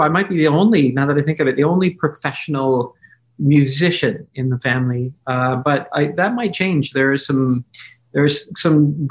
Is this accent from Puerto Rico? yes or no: no; Canada; also born or lived in France / Barcelona, Spain; I was born in France. My parents were Canadian. They were living there at the time. And we lived in Barcelona in Spain for about 6 months. Then when I moved to Canada